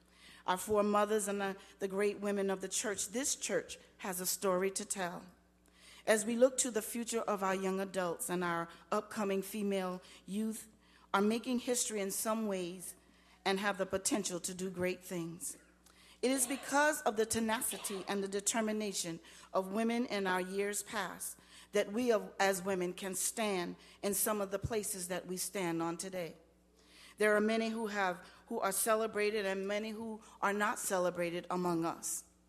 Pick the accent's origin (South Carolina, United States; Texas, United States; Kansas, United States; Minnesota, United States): South Carolina, United States; Summerton; the first African-American female in my hometown of Summerton, South Carolina, to graduate from an all-white segregated Summerton High School.